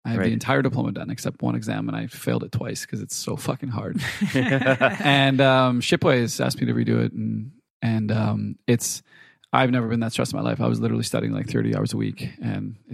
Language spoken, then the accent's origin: English; Saskatoon, Saskatchewan, Canada; My hometown, Saskatoon.